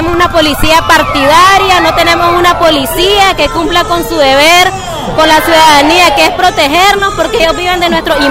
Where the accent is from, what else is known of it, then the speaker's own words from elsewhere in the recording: Nicaragua; como nicaragüense me siento orgullosa de portar mi bandera y de cumplir con mi patria